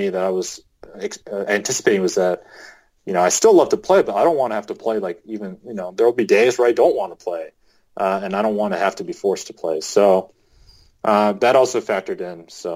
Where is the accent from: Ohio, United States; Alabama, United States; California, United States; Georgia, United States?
California, United States; also born or lived in Utah; I'm a guy from Southern California, and the culture in Utah is a lot different